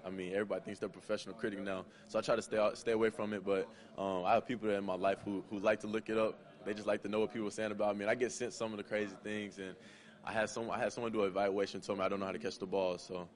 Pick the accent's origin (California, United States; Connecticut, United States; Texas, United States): Texas, United States; Brenham; I'm from Bluebell, Texas for a lot of times because I tell them Brenham, Texas, they don't know where it is.